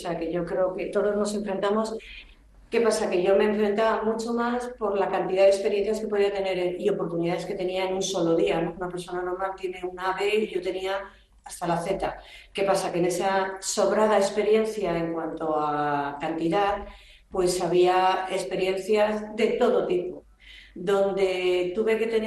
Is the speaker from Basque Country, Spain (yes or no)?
yes; Bilbao, Basque Country, Spain; yo ahí aguantando como buena vasca Tauro y de Bilbao